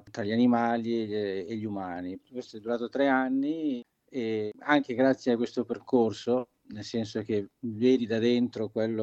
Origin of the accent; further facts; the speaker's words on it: Milan, Lombardy, Italy; moved away as an adult; provincia di Pordenone, Friuli, confine Veneto. Anche se io sono milanese di origine, però avevo i nonni qui. Quindi dal 2008 sono scappato da Milano.